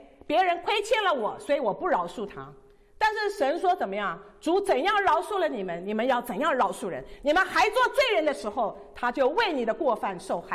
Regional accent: China; 我们中国人数学都很快的嘛

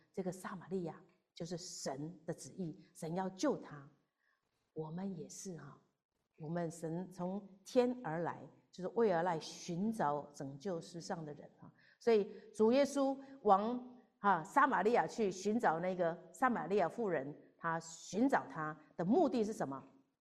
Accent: Taiwan; born there; 他来，我生在台湾，他就到台湾去找我哈。

